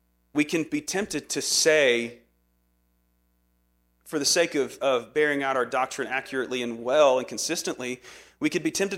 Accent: Louisiana, United States; I'm from Louisiana. We don't teach people how to speak there.

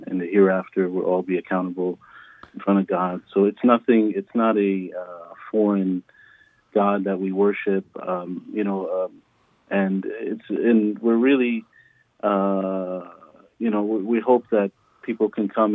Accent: Albany, New York, United States; I grew up in Albany. I went to school in Troy, and I love the community up here.

